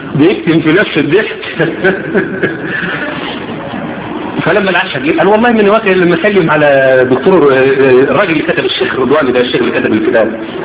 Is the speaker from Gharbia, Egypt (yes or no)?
yes; El Mahalla el Kubra, Gharbia, Egypt; ان انا اروح في بلدي المحله